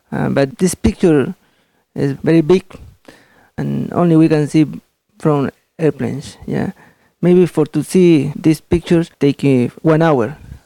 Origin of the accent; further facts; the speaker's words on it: Lima, Peru; now in Japan; I'm from Peru, Lima, Peru.